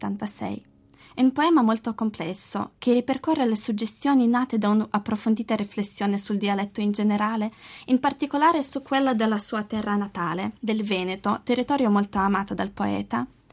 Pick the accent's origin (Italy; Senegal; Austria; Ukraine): Ukraine; vengo da Ucraina